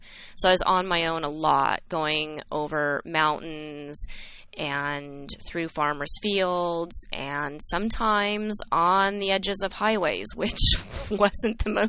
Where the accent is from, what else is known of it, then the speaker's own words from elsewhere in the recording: California, United States; I feel very removed from that growing up in California.